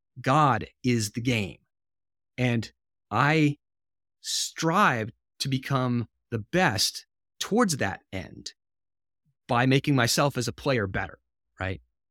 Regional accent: Rhode Island, United States; I then went to my home state, University of Rhode Island, for my PhD.

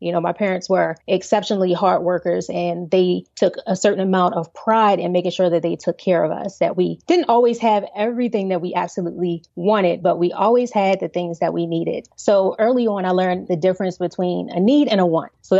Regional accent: Baltimore, Maryland, United States; So for me, I grew up in Baltimore, Maryland, Baltimore City, and my parents were actually teenage parents.

